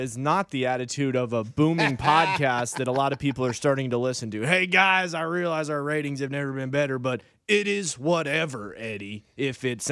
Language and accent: English; Michigan, United States; Even though I was from Michigan, we didn't have hockey.